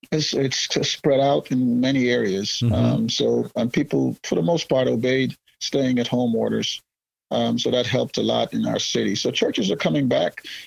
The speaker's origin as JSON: {"language": "English", "country": "Guyana", "said": "It was always a dream coming from Guyana, being a British colony, to go to Oxford."}